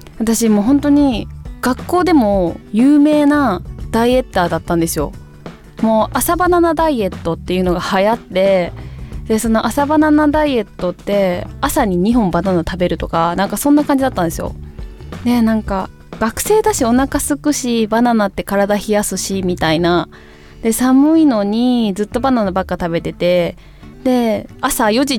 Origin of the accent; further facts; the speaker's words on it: Kansai, Japan; 喋り方でもちょっとわかるかもしれないんですが、私は関西出身のただいま24歳の歌手です。